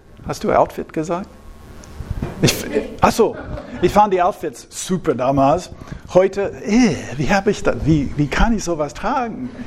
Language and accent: German; Altus, Oklahoma, United States; meiner Heimatstadt, Altus, Oklahoma, für eine Weile, jetzt nicht mehr. Wir müssen nicht dadurch fahren. Das ist in Südwest-Oklahoma.